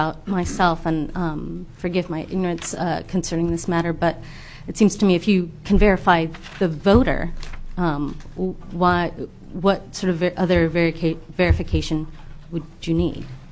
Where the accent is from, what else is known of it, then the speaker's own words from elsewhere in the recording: Kodiak, Alaska, United States; For the record … I'm from Kodiak, and I work for Representative Gabrielle Ledoux.